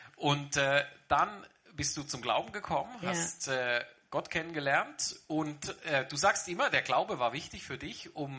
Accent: Baden-Württemberg, Germany; accent: Badisch; Also, das Badisch, wo ich herkomme, das finde ich nie so sympathisch. Genau. Aber deswegen bin ich auch gar nicht stolz darauf, Badener zu sein.

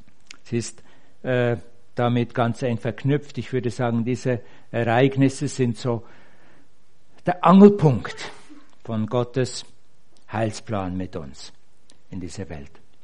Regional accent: Ägeri, Zug, Switzerland; Ich bin in Eggeri aufgewachsen, auf der anderen Seite des Berges hier.

